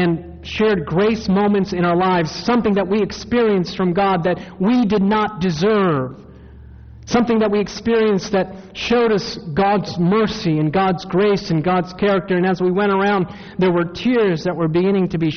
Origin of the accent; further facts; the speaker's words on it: Maryland, United States; also born or lived in Takoma Park / Silver Spring / Hagerstown; I tell people I was born in Tacoma Park, Maryland, Washington Adventist Hospital. Then we moved to Silver Spring next to the General Conference. Then we moved to Hagerstown.